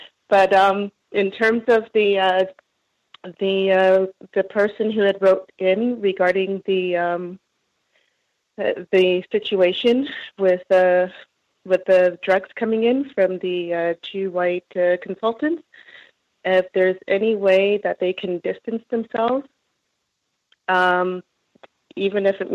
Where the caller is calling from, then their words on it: Toronto, Ontario, Canada; I'm calling from Canada. Greetings.